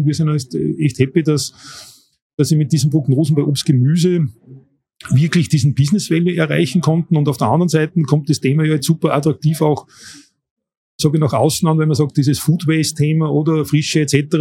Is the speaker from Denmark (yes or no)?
no; Bad Ischl, Upper Austria, Austria; Ja, ich komme aus Bad Ischl, also bin Oberösterreicher und wohne noch immer dort